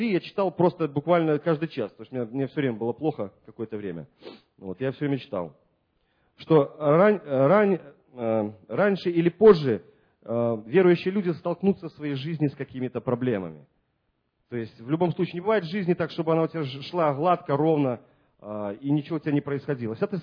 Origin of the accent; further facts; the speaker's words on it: Belarus; значит, я белорус, значит, потом поляк